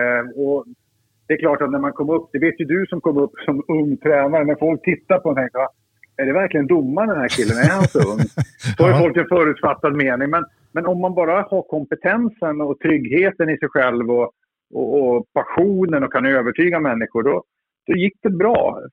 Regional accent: Luleå, Norrbotten County, Sweden; Jag följde ju fotboll som ung kille hemma i Luleå.

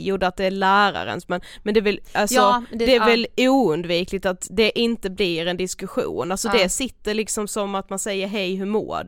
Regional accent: Karlshamn, Blekinge, Sweden; Jag ska bara vara hemma i Karlshamn.

